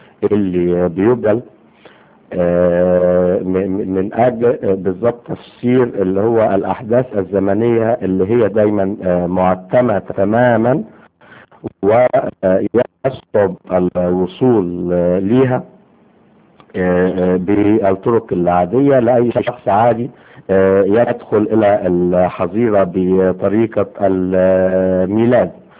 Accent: Egypt; المفروض انه بيقع برضه لينا كمصريين وخاصة اللي موجودين في الخارج

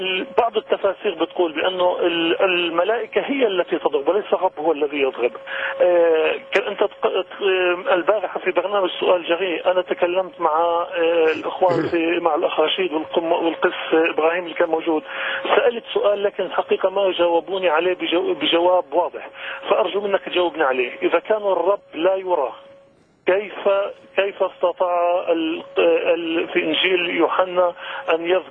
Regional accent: Palestine; انا من فلسطين

